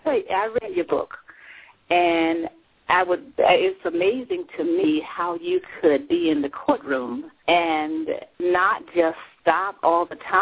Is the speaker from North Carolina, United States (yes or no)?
yes; North Carolina, United States; Now, where I grew up in North Carolina, we call spirits Hanks.